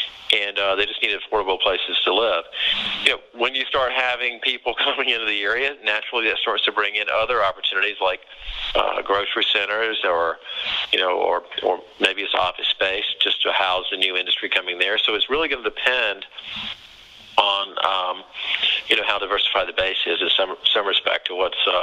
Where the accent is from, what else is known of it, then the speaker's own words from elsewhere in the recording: Omaha, Nebraska, United States; I grew up in Omaha, therefore I have a particular connection to Omaha.